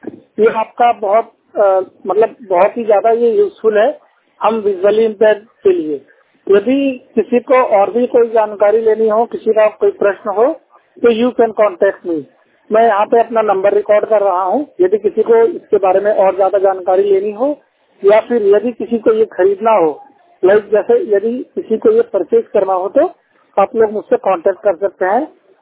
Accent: Bihar, India; now in Delhi, India; वैसे मैं बिहार का रहने वाला हूँ।

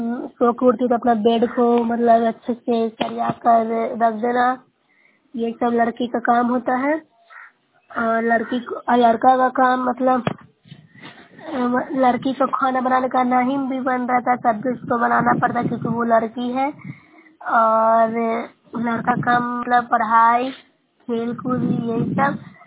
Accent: Bihar, India; मैं नौसरा ब्लॉक से हूँ, जिला नालंदा से निवासी हूँ।

